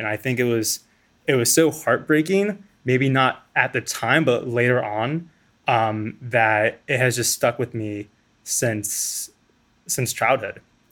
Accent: Florida, United States; I grew up in South Florida. My home in South Florida had lots of different fruit trees

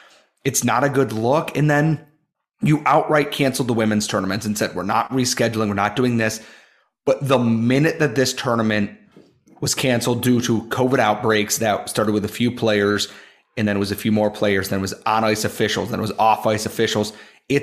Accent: United States; Oh, I'm not Canadian. I'm American. I live in New York.

